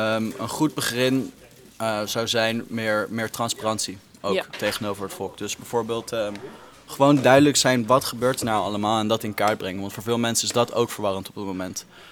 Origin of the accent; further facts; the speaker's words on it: Rotterdam, South Holland, Netherlands; Ik kom zelf uit Rotterdam, van origine. En dat is toch wel wat meer grote stad